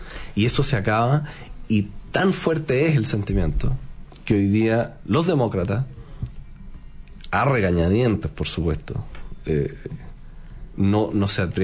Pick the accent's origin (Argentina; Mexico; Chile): Chile; dónde estamos parados nosotros como chilenos?